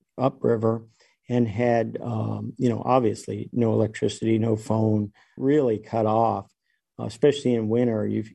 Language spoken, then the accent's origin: English; Alaska, United States; Where I was born and raised is on the Kobuk River, 70 or 80 miles above the Arctic Circle, on the south side of the Brooks Range, which is rather well known now.